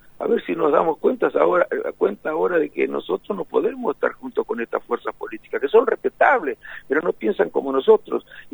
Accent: Argentina

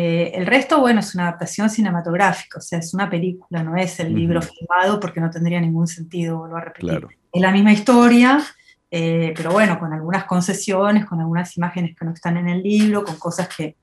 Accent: Buenos Aires, Argentina; Yo soy de Buenos Aires, pero mi papá era de La Plata. O sea que tengo un contacto fuerte con La Plata porque fui siempre a la casa de mi tía, a mis primos

